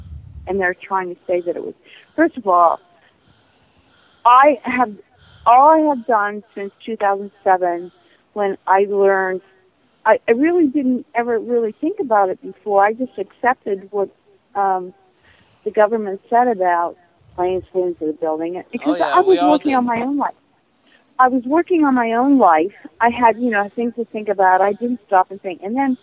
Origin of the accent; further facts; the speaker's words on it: New York City, New York, United States; also born or lived in Los Angeles; now in Connecticut, United States; No, I'm from New York City. I worked for ESPN in 2000, and I got this. I moved to Connecticut from Los Angeles, which is where I was living but I've lived in New York since 1981.